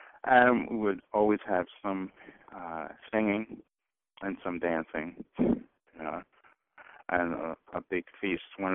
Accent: Long Island, New York, United States; Being that we're from Long Island, you know, we would expect that we'd have clams and fish, an abundance of fish.

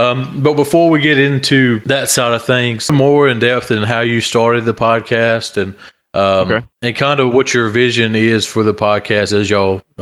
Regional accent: Alabama, United States; On their defense, I am from Alabama as well.

